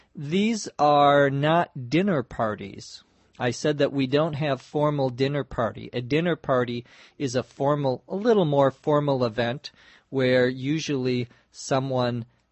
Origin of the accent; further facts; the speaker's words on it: St. Paul, Minnesota, United States; I visit my hometown, which is St. Paul, Minnesota, by the way, about once a year.